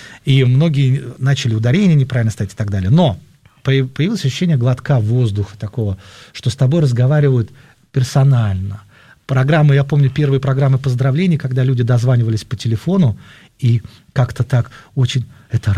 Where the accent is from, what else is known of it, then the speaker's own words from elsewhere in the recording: Dnipro, Dnipropetrovsk Oblast, Ukraine; moved away as an adult; now in Moscow, Russia; так получилось, что я уехал в Москву, ну, я просто начал ощущать, что все, что можно в родном городе, я сделал.